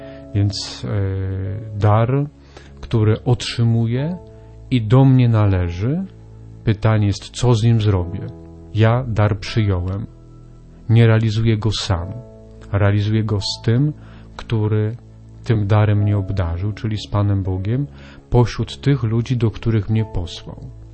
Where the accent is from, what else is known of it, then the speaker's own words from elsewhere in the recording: Zakliczyn, Lesser Poland, Poland; Moja pierwsza pielgrzymka piesza była z mojej rodzinnej miejscowości z Zakliczyna do Tarnowa